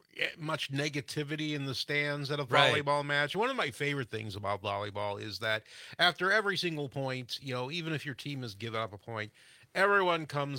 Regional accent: Gays Mills, Wisconsin, United States; I'm from Gays Mills.

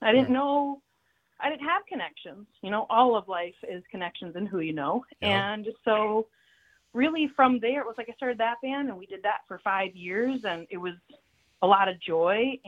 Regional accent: St. Anthony, Minnesota, United States; My folks, I'm from Northeast Minneapolis, so just like a first ring suburb of Minneapolis. It's called St. Anthony.

